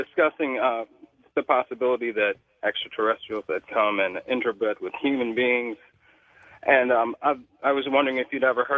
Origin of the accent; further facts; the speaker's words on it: Charlottesville, Virginia, United States; I'm from Charlottesville, Virginia.